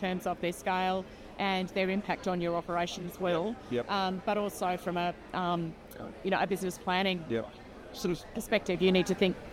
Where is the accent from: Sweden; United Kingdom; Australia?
Australia; And that's something to be incredibly proud of as Australian farmers.